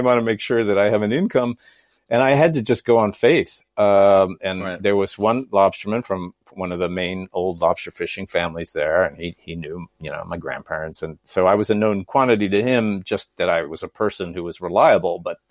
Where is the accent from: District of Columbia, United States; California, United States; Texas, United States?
District of Columbia, United States; Washington; I had a very fancy, privileged urban upbringing in the Washington, D.C. area.